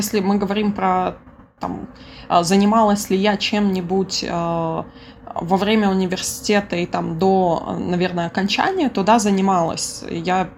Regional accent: Lenger, Turkistan Region, Kazakhstan; also born or lived in Shymkent / Almaty; Моя личная история началась в Шымкенте, даже не совсем в Шымкенте, в Ленгере. Там же я была, в Шымкенте я училась до университета, и в университете уже переехала в Алмату, как-то так.

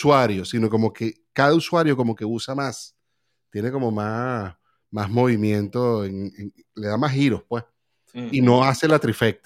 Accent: Venezuela; moved away; Cuando uno estaba en Venezuela

